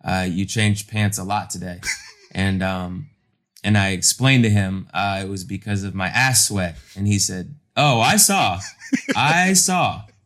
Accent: Ireland; My legs are an impossible shade of white. You know, like I'm Irish.

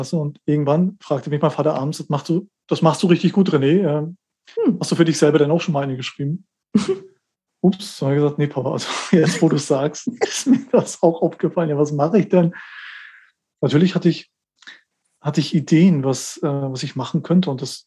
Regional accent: East Germany, Germany; Ich ein Kind des Ostens

